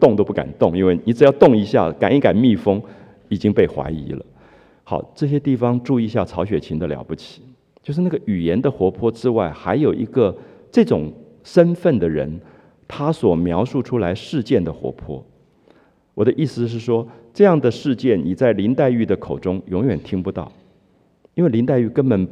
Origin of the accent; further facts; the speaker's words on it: Taiwan; 比如说我记得我的童年在台湾，有些社区